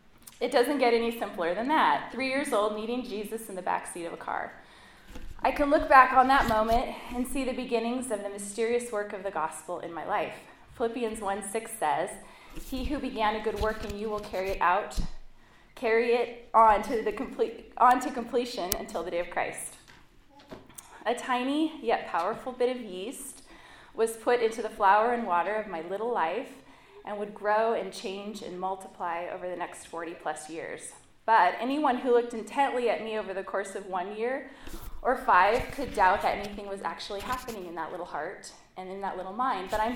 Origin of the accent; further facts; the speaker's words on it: Oregon, United States; After college, I moved from San Diego back to my hometown in Oregon